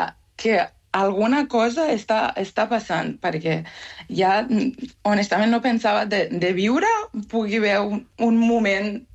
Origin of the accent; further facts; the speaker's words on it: Isfahan, Iran; Catalan is a second language; moved away as an adult; now in Spain; Jo soc d'Isfahan.